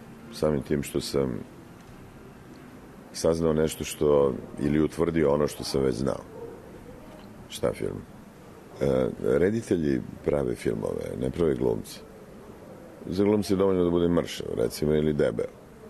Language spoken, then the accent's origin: Serbian; Belgrade, Serbia; Rođen sam i živim u Beogradu. Akademiju sam završio u Beogradu